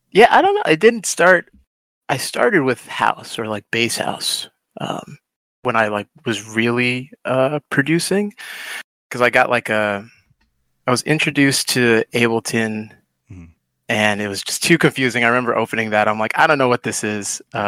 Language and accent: English; New York, United States; born there; I was born in New York, just outside of Manhattan. It's over in the suburbs, across the Tappan Zee.